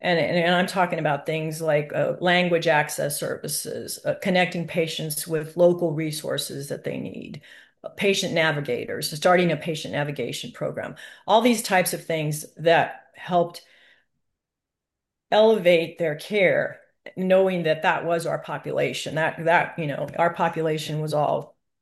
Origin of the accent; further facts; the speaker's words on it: Texas, United States; Well, I'm from Texas, and we don't go fast in Texas.